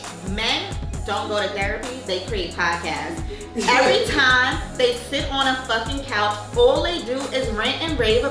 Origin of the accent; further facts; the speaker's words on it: New York City, New York, United States; And also, I'm from the Bronx, so.